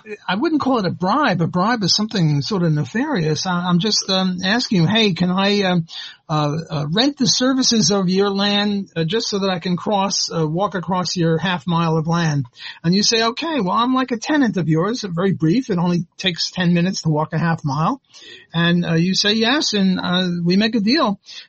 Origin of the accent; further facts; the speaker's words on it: New Orleans, Louisiana, United States; I'm from New Orleans. We have Audubon Park a half a mile away from me.